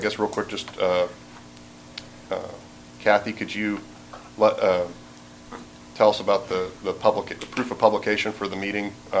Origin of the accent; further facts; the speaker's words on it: Lincoln, Nebraska, United States; I represent the interests of the National Federation of the Blind of Nebraska, and I'm from Lincoln, Nebraska.